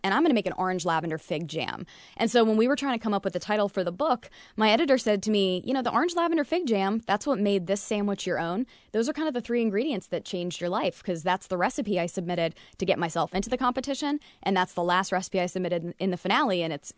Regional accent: Wilmington, North Carolina, United States; from Wilmington, North Carolina

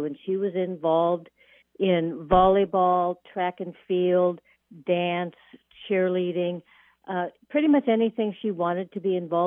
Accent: Marion, United States; I grew up in Marion.

